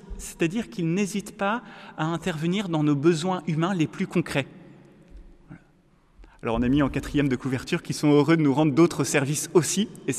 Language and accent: French; France; puisque je suis français et que j'ai appris à faire des dissertations en trois points